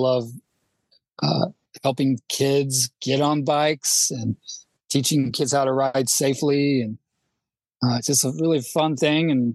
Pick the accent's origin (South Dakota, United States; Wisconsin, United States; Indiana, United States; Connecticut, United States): Indiana, United States; Sure. I'm from Indiana.